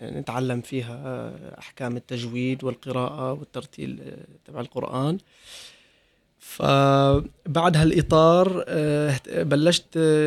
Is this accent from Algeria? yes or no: no; Syria; أنا سوري،